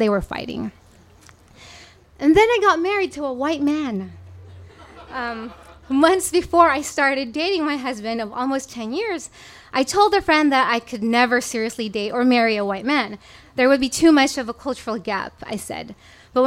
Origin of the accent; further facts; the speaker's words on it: Philippines; So growing up in the Philippines, I was scolded and spanked about a lot of things.